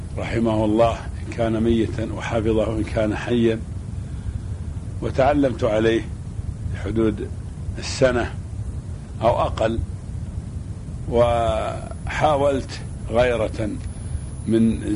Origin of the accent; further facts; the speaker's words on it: Buraidah, Al-Qassim, Saudi Arabia; born there; أنا ولدت في مدينة بريدة عام 62 للهجرة، يعني 1362